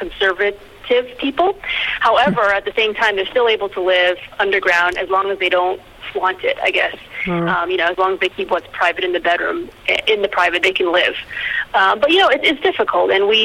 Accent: San Francisco, California, United States; we're from San Francisco. I mean, our lives, you know, are golden.

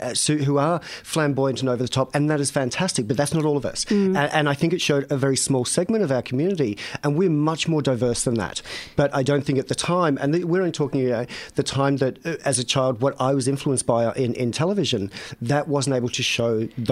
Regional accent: Australia; as a kid growing up in Australia, I think like most of us

